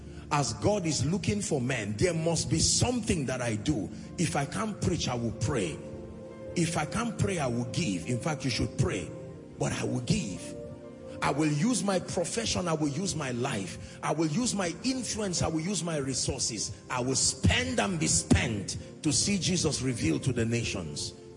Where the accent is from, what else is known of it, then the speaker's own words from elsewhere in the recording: Nigeria; on the Lord's side as a Nigerian